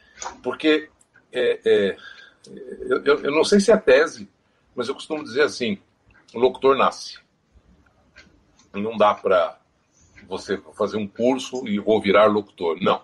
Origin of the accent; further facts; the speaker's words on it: Londrina, Paraná, Brazil; also born or lived in Marília; Bom, eu nasci em Marília, estado de São Paulo. Nasci em Marília e depois meus pais mudaram para Londrina e lá que tudo começou.